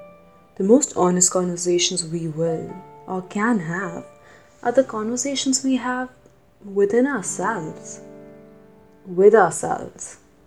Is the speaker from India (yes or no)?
yes; India; I grew up in India